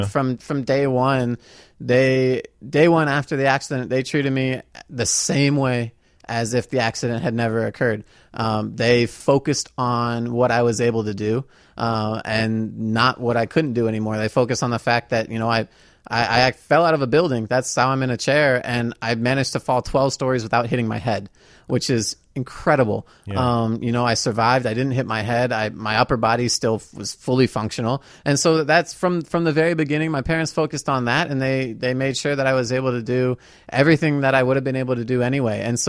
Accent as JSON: {"language": "English", "region": "Virginia", "country": "United States", "lives_now": "Champaign, United States", "said": "So I moved from Virginia, from the D.C. area, out here to go to school."}